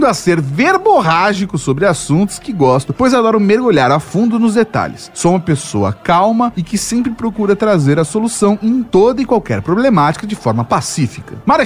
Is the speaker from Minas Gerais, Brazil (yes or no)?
yes; Visconde do Rio Branco, Minas Gerais, Brazil; also born or lived in Bahia; now in Viçosa, Brazil; Sou natural de Visconde do Rio Branco, Minas Gerais.